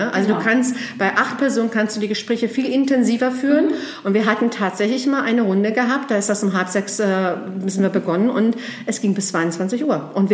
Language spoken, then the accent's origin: German; Herten-Westerholt, North Rhine-Westphalia, Germany; ich komme aus dem Lebensort Herten-Westerholt.